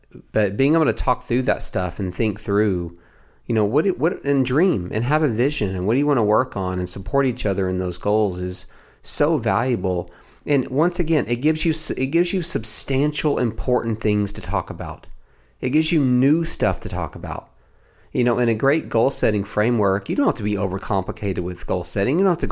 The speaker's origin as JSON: {"language": "English", "region": "the South", "country": "United States", "said": "I'm from the South, so that's how we do things."}